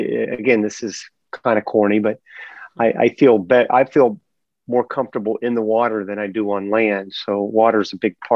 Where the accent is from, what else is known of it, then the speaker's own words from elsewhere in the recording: Winter Haven, Florida, United States; I grew up in Winter Haven, Florida, which is right in the middle of the state. And my hometown is about 70% water.